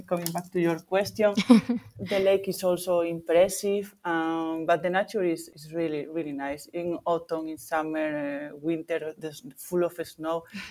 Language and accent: English; Vigo, Galicia, Spain; born there; English is a second language; I was born in Vigo, okay, which is very close to Portugal, and is on the coast.